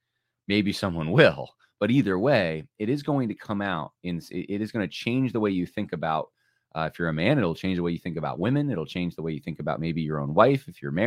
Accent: New York, United States; I mean, culturally, I'm not really that New York, but they're definitely growing up here.

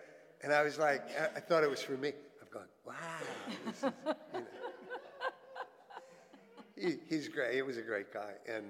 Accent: New York City, New York, United States; The horses knew that I was from New York City and I didn't know anything about horses

